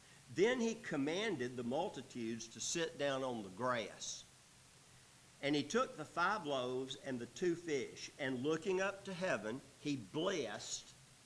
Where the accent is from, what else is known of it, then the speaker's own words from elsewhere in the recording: Georgia, United States; Hey, I'm from Georgia. We got bugs in Georgia that can walk on the water.